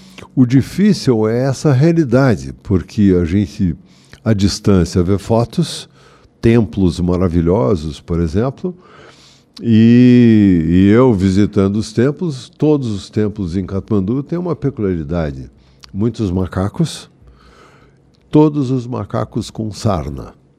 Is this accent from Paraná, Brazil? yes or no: yes; Paraná, Brazil; Tanto os nepales como nós paranaenses destruímos boa parte da nossa natureza.